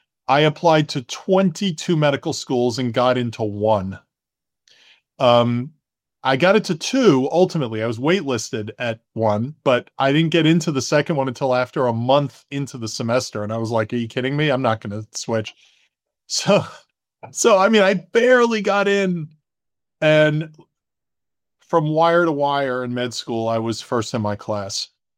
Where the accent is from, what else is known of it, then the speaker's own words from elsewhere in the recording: Manhattan, New York, United States; I was born and raised in Manhattan, basically, and my parents moved.